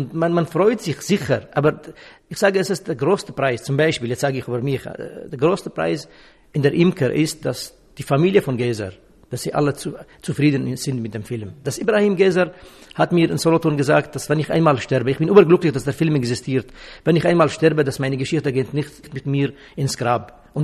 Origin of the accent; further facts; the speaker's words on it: Syria; first language Kurdish; German is a second language; moved away; also born or lived in Czechoslovakia; In Syrien, meine Muttersprache ist Kurdisch, dann musste ich Arabisch lernen in der Schule, weil kurdische Sprache verboten war in Syrien oder ist immer noch verboten. Dann habe ich Englisch gelernt und als ich nach Tschechoslowakei gegangen, dann musste ich Matura in Tschechoslowakisch machen